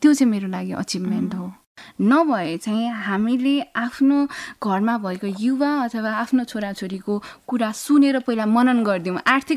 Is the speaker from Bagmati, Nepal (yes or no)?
yes; Kathmandu, Bagmati, Nepal; born there; म एउटा काठमाडौँमा जन्मेको छोरी